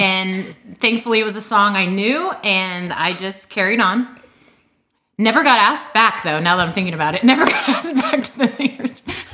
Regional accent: Syracuse, New York, United States; born there; now in Florida, United States; Yep, so I was born in Syracuse, New York.

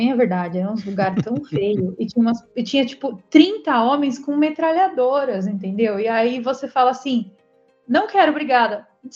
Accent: Brazil; born there; cala a boca, nasci no Brasil, sabe assim?

